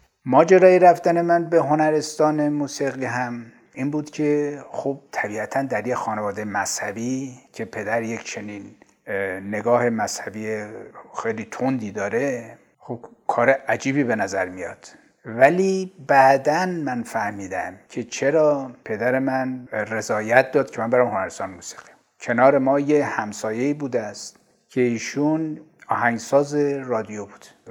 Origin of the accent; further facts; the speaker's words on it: Tehran, Tehran Province, Iran; born there; من 19 خرداد سال 1328 در تهران متولد شدم، در خانواده‌ای که پدرم اعتقادات مذهبی خیلی شدید داشت